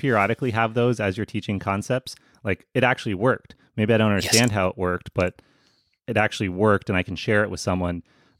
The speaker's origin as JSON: {"language": "English", "region": "Vermont", "country": "United States", "said": "I just asked because I'm from Vermont, so I like people from our neck of the woods."}